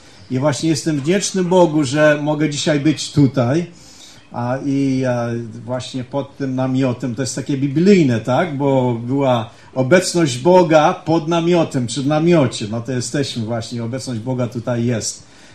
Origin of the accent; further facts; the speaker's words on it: Kętrzyn, Warmian-Masurian Voivodeship, Poland; born there; urodziłem się w Kętrzynie, tam już mogę powiedzieć ponad 60 lat temu. To było, to już dawno, w zeszłym milenium było to. I przeprowadziliśmy się z moją rodziną, znaczy z mamą i tatą i siostrą do Kanady.